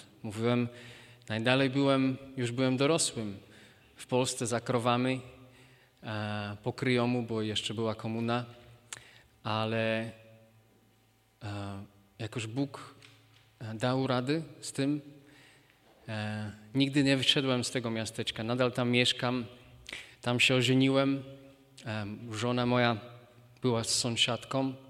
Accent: Spiš, Slovakia; Pochodzę z małego miasteczka na Spiszu, które kiedyś należało do Polski.

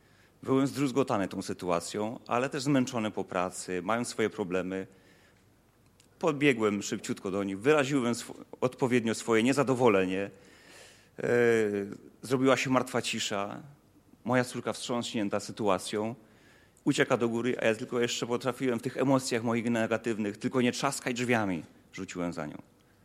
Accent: Silesian Voivodeship, Poland; Jak jeszcze dodam, że jestem Ślązakiem

